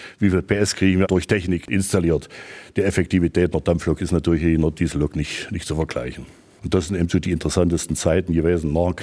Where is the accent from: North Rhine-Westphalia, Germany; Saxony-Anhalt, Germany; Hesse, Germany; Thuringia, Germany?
Saxony-Anhalt, Germany; Bad Dürrenberg; Ich komme ja aus Bad Dürrenberg, das ist ungefähr 40 Minuten von hier.